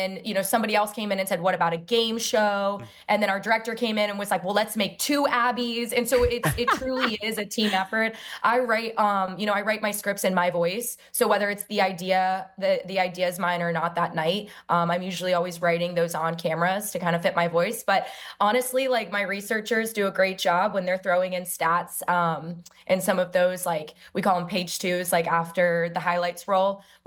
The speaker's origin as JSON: {"language": "English", "region": "North Carolina", "country": "United States", "said": "I'm from North Carolina. So, like, everyone's like, who's your team? And so, like, a lot of North Carolinians were like drawn to the Braves."}